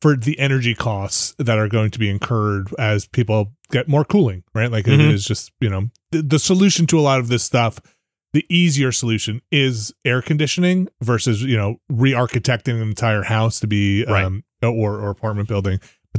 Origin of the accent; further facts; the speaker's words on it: East Coast, United States; growing up on the East Coast, don't remember these things happening with this kind of frequency